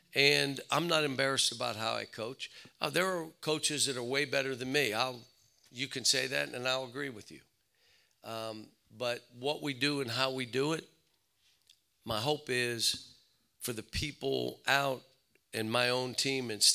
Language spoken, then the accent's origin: English; Pittsburgh, Pennsylvania, United States; There were a group of coaches that when we grew up in Pittsburgh, you have Sean Miller, you have Archie Miller, you have myself.